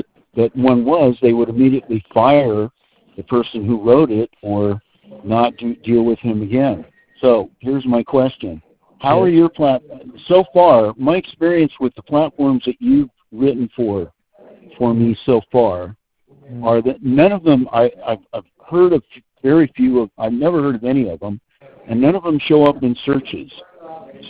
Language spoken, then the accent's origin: English; Los Angeles, California, United States; I come from Los Angeles and I worked for Los Angeles Times for 23 years.